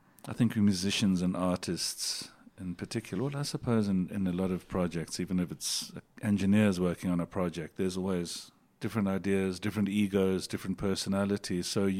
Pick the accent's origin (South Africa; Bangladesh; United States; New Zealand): South Africa; Durban, KwaZulu-Natal; also born or lived in London; I'm born in London, but I was raised in Durban.